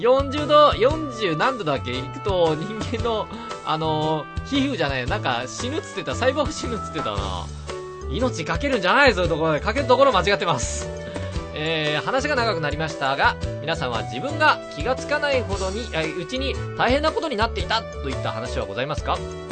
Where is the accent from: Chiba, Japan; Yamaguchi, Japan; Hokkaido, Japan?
Yamaguchi, Japan; まあ僕、山口県なんですけど、山口県結構山とか田舎っぽいところ、山とか結構残ってるんですよ。